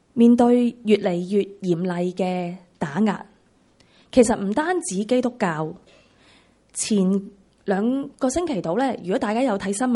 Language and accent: Cantonese; Hong Kong, China; 作为中国人民的一份子，宗教自由似乎没什么